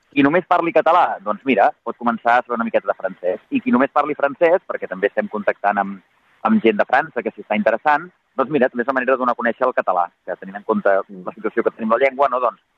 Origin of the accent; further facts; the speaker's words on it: Catalonia, Spain; jo sóc català, diguem, de tota la vida